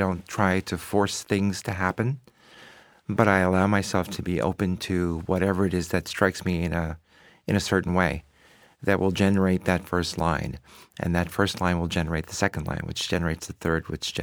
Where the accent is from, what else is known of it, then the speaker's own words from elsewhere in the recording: New York City, New York, United States; I grew up in New York City, in Spanish Harlem. And to most people, if they bother to think of it at all, it's a horrible place. It's a slum. It's a ghetto. But to me, it was home.